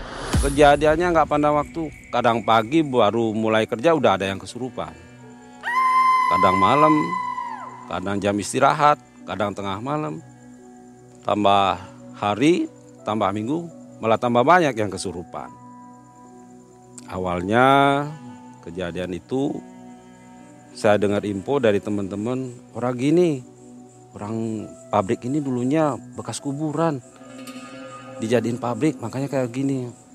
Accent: Bali, Indonesia; Di Bali. Saya lahir di Bali.

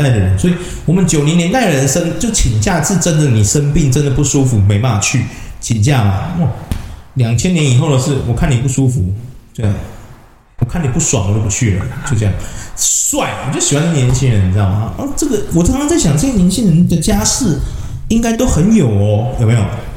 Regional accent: Taiwan; 我们台湾人哦，我们台湾人哦，就常常被人家教育说啊

